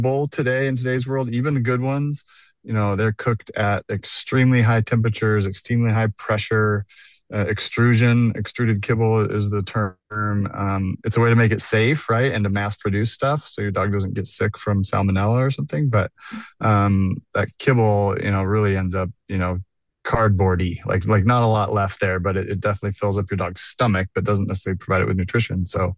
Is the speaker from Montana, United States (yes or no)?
yes; Montana, United States; healthy, active, outdoor way of life that we grew up with in Montana